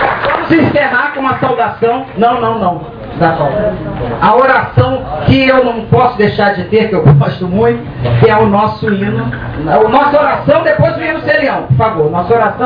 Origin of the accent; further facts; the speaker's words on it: Rio de Janeiro, Brazil; born there; also born or lived in Petrópolis; Eu só não sou petropolitana porque por um dia eu nasci lá no Rio de Janeiro. Fui levado daqui para nascer lá.